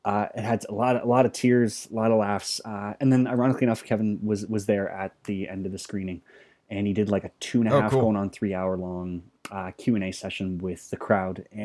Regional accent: Oakville, Ontario, Canada; fellow Oakvillian, my hometown here in Canada. Shout out to Oakville.

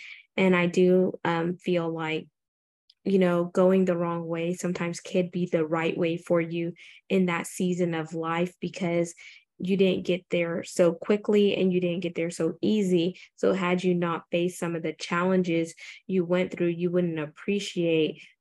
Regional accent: United States; born there; And I was born in America, unlike my brothers.

